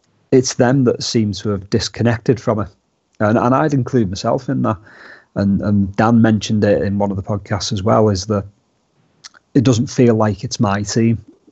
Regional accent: Liverpool, North West England, United Kingdom; You know, as Liverpool fans, we have this epic slogan of "We're not English, we are Scouse." And there is a lot of truth in that, because we don't feel particularly British, we don't feel particularly English

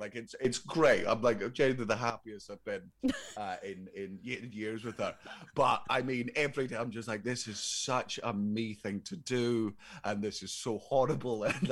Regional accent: Scotland, United Kingdom; Oh man, because I'm Scottish, man.

